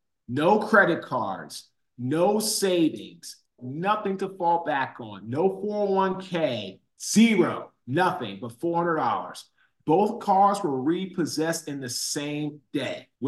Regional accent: Washington, District of Columbia, United States; now in Fuquay-Varina, United States; So I'm from Washington, D.C. I live in Fuquay, Greene, North Carolina.

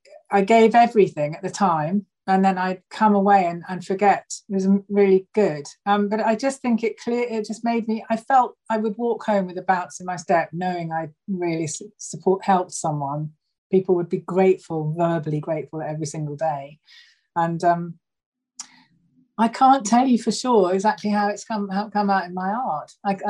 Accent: Brighton, South East England, United Kingdom; born there; also born or lived in London; And then we moved back to Brighton, where I was born from London.

